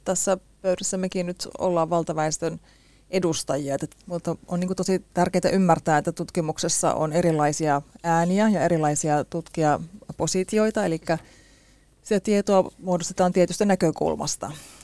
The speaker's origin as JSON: {"language": "Finnish", "region": "Central Finland", "country": "Finland", "said": "mä oon kotoisin Keski-Suomesta, missä ollaan joen rannalla ja kalastetaan ja ollaan paljon metsässä"}